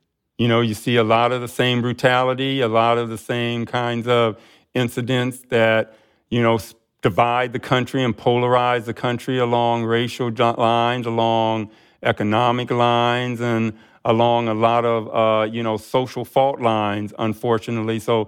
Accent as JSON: {"language": "English", "town": "Akron", "region": "Ohio", "country": "United States", "tie": "born or raised there", "said": "I grew up in Akron, Ohio. I'm a hayseed from the country in a lot of ways, and I really love horses."}